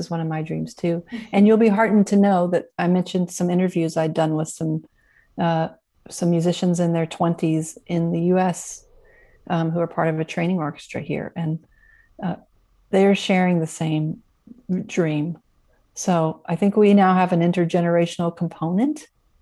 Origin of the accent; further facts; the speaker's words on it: the South, United States; I'm from the United States South, where the terrible racist and slavery practices happened.